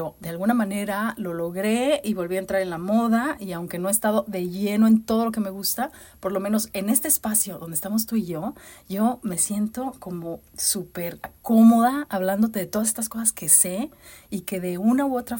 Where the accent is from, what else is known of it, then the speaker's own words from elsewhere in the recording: Mexico; como decimos en México. Que por cierto, pues sí soy mexicana.